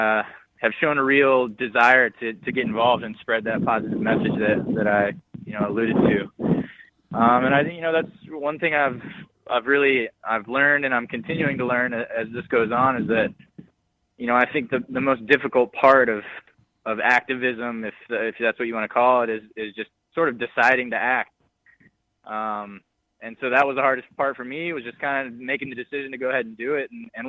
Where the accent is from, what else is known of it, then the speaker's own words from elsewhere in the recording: North Carolina, United States; obviously I'm from North Carolina